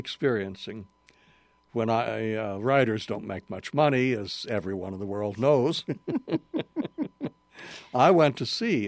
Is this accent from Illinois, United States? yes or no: yes; Cairo, Illinois, United States; born there; Well, I was born in Cairo, Illinois.